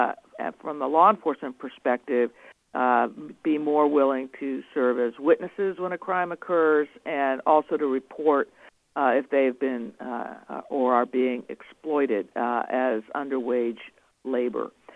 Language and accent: English; New Mexico, United States; now in Arizona, United States; I grew up in New Mexico, so I really have spent most of my life on the border.